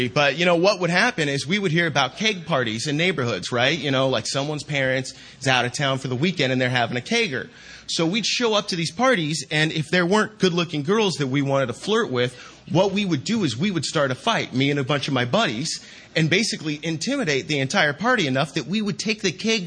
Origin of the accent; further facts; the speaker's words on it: Sacramento, California, United States; I grew up in Sacramento.